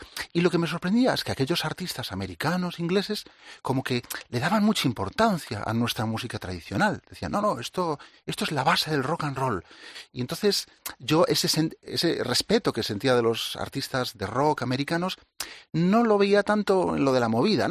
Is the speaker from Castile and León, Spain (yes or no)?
no; Vigo, Galicia, Spain; born there; Yo nací en Vigo. En Vigo había esa